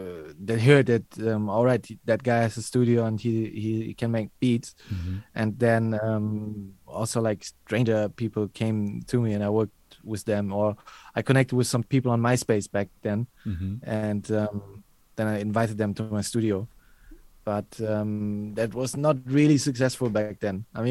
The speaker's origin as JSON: {"language": "English", "country": "Germany", "tie": "born or raised there", "said": "So I grew up in Germany, and I'm coming from a not very musical family, actually."}